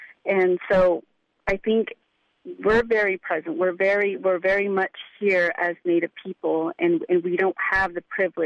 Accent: Navajo Nation, United States; I am Diné. I speak my language, and I grew up on the Navajo Nation.

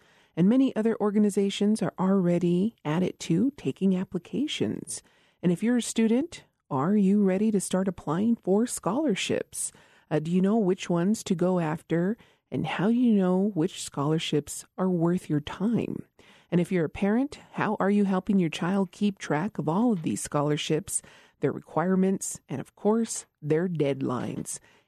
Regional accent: Isleta Pueblo, New Mexico, United States; from Isleta Pueblo

